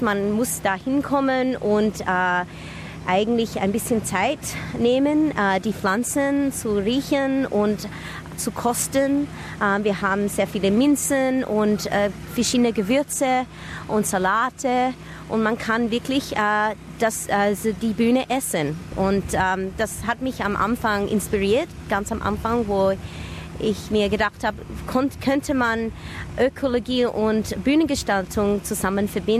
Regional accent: Australia; also born or lived in Graz; ich bin in Graz geboren und in Australien aufgewachsen, aber dann habe ich in Graz wieder studiert.

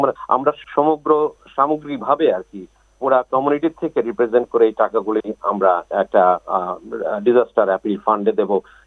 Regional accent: Bangladesh; now in Australia; আমরা বাংলাদেশি কমিউনিটি এখানে

